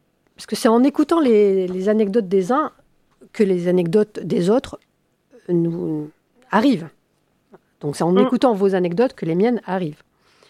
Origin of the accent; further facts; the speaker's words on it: Toulon, Provence-Alpes-Côte d'Azur, France; Mais moi aussi, et à 6 ans aussi, j'habitais à Toulon.